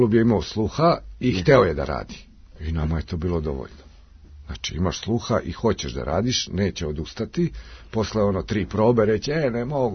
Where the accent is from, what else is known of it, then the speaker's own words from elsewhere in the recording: Karlovac, Karlovac County, Croatia; sa Vladom sam odrastao zajedno u Karlovcu